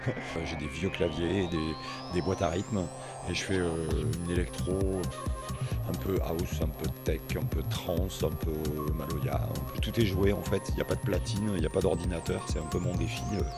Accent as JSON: {"language": "French", "region": "Nouvelle-Aquitaine", "country": "France", "moved": "yes", "lives_now": "Réunion, France", "said": "Moi, je suis originaire du Lot-et-Garonne, et puis je suis parti m'exiler à La Réunion"}